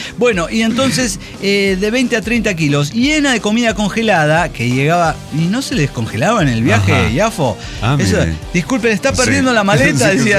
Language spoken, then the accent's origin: Spanish; Guadalajara, Jalisco, Mexico; moved away; also born or lived in Monterrey; Cuando me fui a Monterrey, de Guadalajara a Monterrey